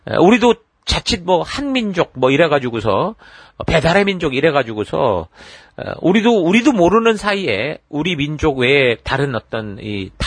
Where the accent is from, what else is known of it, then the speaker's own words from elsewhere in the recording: South Korea; now in Australia; 우리는 한국인으로서 지금 호주에서 우리 사회가 미국과 같이 다양한 그 다민족 국가의 현실 속을 살아가고 있는데